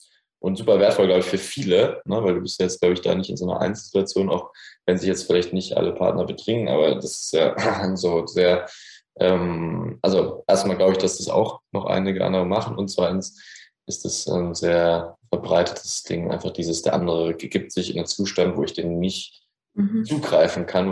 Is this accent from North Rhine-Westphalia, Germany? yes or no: no; Heidelberg, Baden-Württemberg, Germany; Wir sind beide aus Heidelberg.